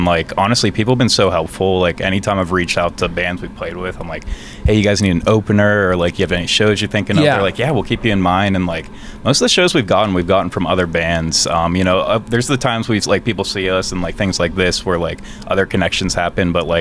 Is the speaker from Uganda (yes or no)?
no; Pennsylvania, United States; So we're from the Westview area. Okay. We live in Westview. We've grown up in North Hills, all of us.